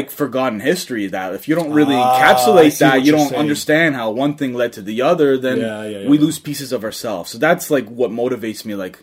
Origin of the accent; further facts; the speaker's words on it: Toronto, Ontario, Canada; I grew up in the East End of Toronto. So, it's a lesser known Portuguese area, Leslieville.